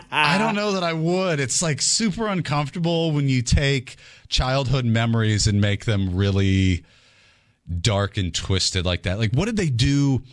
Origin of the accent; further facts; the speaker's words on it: Chicago, Illinois, United States; Which look, I grew up in Chicago, but those shows are terrible. And I have no reason to watch those shows, even though I'm from there.